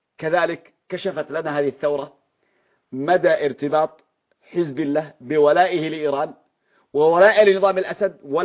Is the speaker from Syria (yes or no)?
yes; Syria; عندنا في سوريا